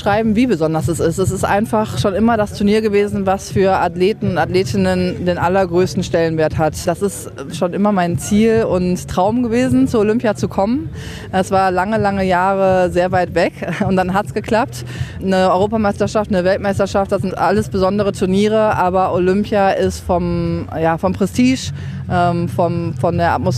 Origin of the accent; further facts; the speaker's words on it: Essen, North Rhine-Westphalia, Germany; Aber als Essener Kind wäre ich natürlich besonders stolz, wenn es hier hinkommt.